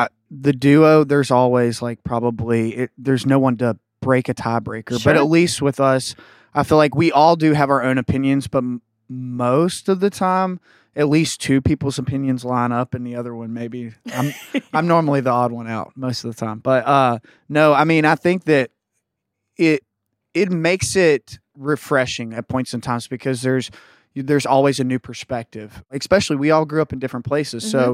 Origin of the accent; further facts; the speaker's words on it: Daneys, West Virginia, United States; I'm from Daneys, West Virginia.